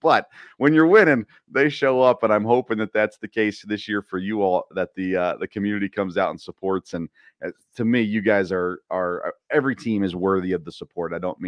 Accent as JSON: {"language": "English", "region": "Tennessee", "country": "United States", "tie": "born or raised there", "said": "Now, I grew up in Tennessee."}